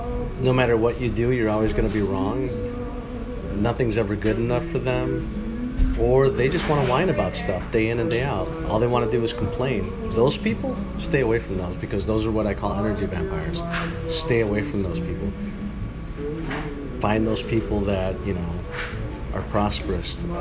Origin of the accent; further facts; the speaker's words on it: Chicago, Illinois, United States; At the end of the day, you know, I'm from Chicago.